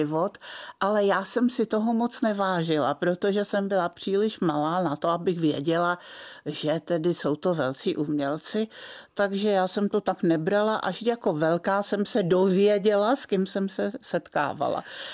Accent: Prague, Czechia; Moje dětství úžasný, protože moje dětství na kampě v Praze. A ta kampa samozřejmě, že je pod Petřínem, že jo, u Vltavy.

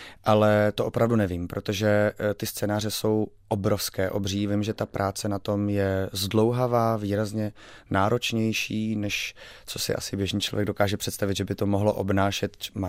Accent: Plzeň, Plzeň Region, Czechia; Ano, jsem Plzeňák a všechny možný hudební projekty jsem tam měl

